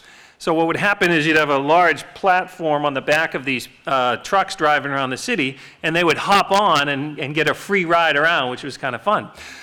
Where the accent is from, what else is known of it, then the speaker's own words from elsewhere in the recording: Dorchester, Massachusetts, United States; Another occupational hazard of growing up in Dorchester was when you had your one football and it went over the tee tracks